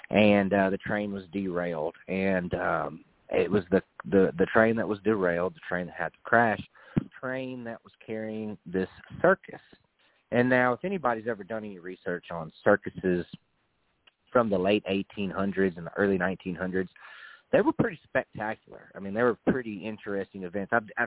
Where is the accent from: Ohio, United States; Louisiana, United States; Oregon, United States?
Oregon, United States; Burns; So when I was growing up in Burns, and I'm, you know, late 30s, we're talking, you know, back in the 80s and the 90s